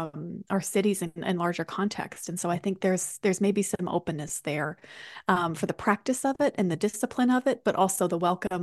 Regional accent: Canada; woman, in my case, being a Canadian, where you're just going to be polite and apologize to the door when it bumps into you.

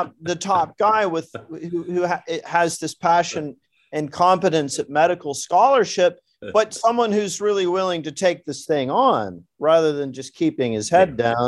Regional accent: Dallas, Texas, United States; Well, I grew up here in Dallas, Texas, where I met Dr. McCullough, went to college up in Boston

